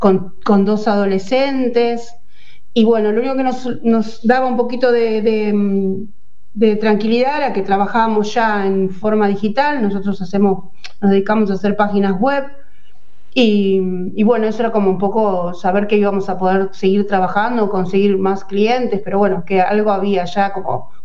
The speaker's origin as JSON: {"language": "Spanish", "country": "Argentina", "moved": "yes", "said": "Nosotros, bueno, emigramos hace 7 años de Argentina y bueno, fue difícil como para cualquiera que se va de su país, ¿no?"}